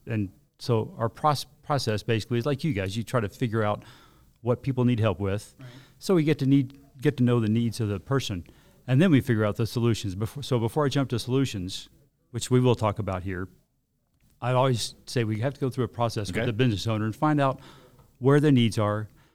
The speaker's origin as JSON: {"language": "English", "region": "the South", "country": "United States", "tie": "born or raised there", "said": "Use a southern term. I grew up in the South."}